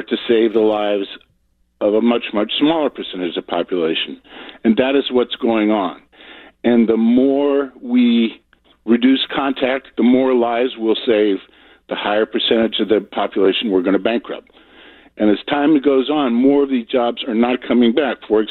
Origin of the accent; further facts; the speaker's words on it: Hudson, New Hampshire, United States; I'm actually from Hudson, sorry.